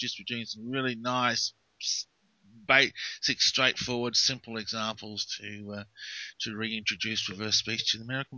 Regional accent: Australia; I've always of the opinion America should stay out of international affairs, but then I'm an Aussie citizen, so what do I know?

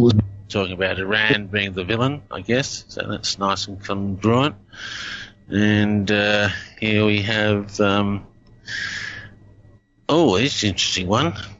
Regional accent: Australia; accent: Australian; I said past, which is my Aussie accent

